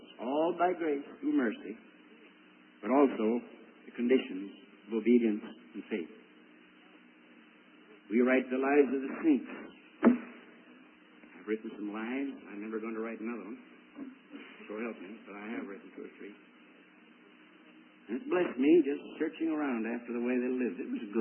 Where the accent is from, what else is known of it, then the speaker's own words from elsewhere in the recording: United States; accent: American; and I guess it's my American accent, and I don't know why, but you've been coming.